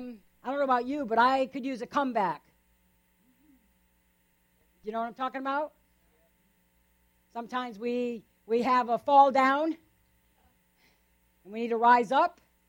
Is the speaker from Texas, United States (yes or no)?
no; Rhode Island, United States; I grew up in Rhode Island, a very small state.